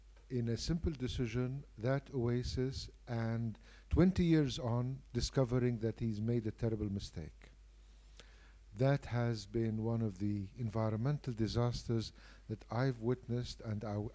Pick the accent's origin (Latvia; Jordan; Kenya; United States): Jordan; I'm from Jordan